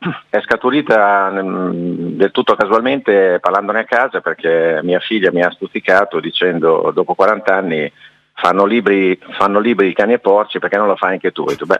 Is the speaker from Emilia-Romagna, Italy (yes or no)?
yes; Massa Lombarda, Emilia-Romagna, Italy; also born or lived in Lugo; Sono massese, sì.